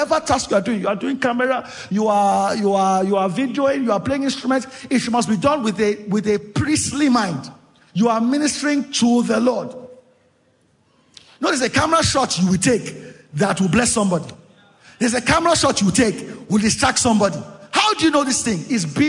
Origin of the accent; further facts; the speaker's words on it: Ikorodu, Lagos, Nigeria; where I grew up, my street where I grew up in Ikorodu, she was attended the church on my street